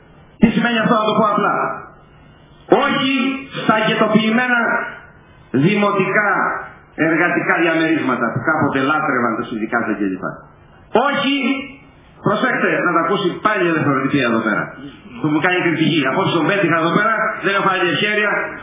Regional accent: Crete, Greece; Το Ηράκλειο ας πούμε, η εξωστρεφής Κρήτη, η πατρίδα μου

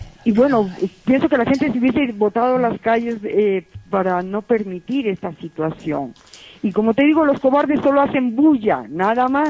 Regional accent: Ecuador; Como ecuatoriana que soy, muchísimas gracias por estas preguntas.

